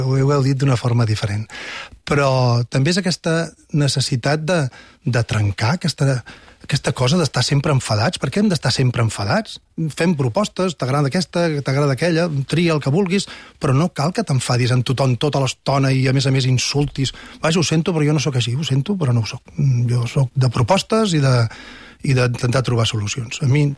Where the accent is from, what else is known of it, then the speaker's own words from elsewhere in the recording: Catalonia, Spain; I a més, com a catalans, ens posa en una posició d'avantatge, perquè nosaltres tenim 10 milions de parlants.